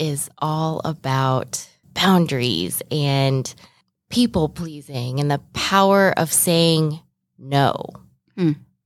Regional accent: Aurora, Illinois, United States; Aurora, Illinois.

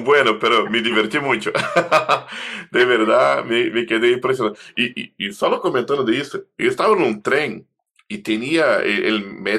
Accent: Rio de Janeiro, Brazil; Spanish is a second language; tengo que traer a la realidad de Río de Janeiro, de donde soy, ¿no?

